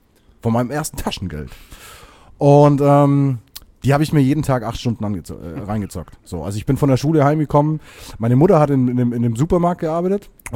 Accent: Bavaria, Germany; ich komme eigentlich aus Bayern.

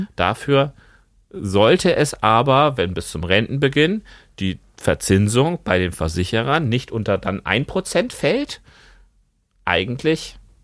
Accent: Sylt, Schleswig-Holstein, Germany; ich bin nicht auf Sylt geboren, sondern ich bin da erst mit ungefähr 5-6 Jahren hingezogen und bin dort dann bis zum Zivildienst geblieben.

